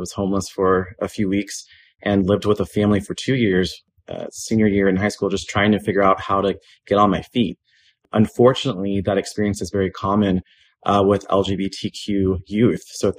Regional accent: Tulsa, Oklahoma, United States; I'm from Tulsa, Oklahoma.

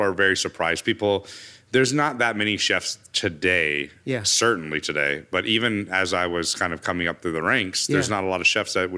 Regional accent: Grizzly Flat, California, United States; I grew up on Huggy Bear Lane uh-huh. in Grizzly Flat, California, which is about 30 minutes east of Placerville, California.

